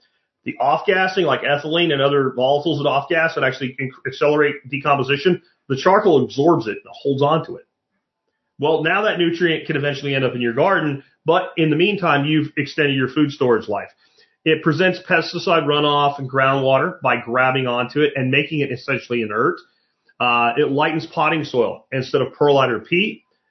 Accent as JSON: {"language": "English", "town": "Jacksonville", "region": "Florida", "country": "United States", "tie": "born or raised there", "said": "I grew up in Jacksonville, Florida, and we would go down there."}